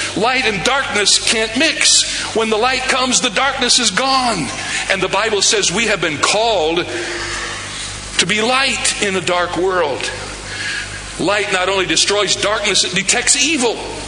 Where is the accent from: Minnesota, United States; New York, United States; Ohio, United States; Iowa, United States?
Ohio, United States; Cedarville; I grew up in Cedarville, Ohio, 8 miles away from Wilberforce University.